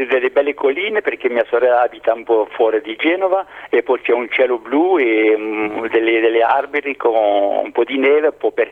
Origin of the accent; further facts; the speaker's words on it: Provence-Alpes-Côte d'Azur, France; also born or lived in Molfetta; sono nato in Italia a Molfetta. Dopo l'ultima guerra, mio padre con molti italiani si erano iscritti sulla lista degli immigrati per lavorare in Francia. Così nel 48